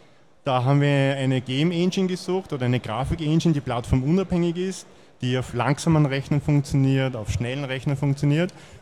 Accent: Vienna, Austria; Ich komme aus Wien.

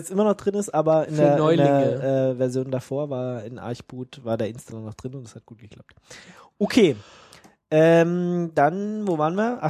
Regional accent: Brandenburg, Germany; born there; Nee, ich bin in Brandenburg geboren.

